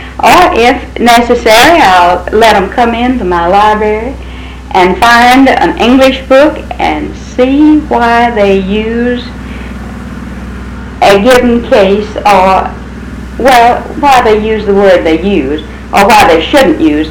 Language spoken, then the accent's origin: English; Dublin, Leinster, Ireland; born there; Yes, I was born in Dublin in 1901.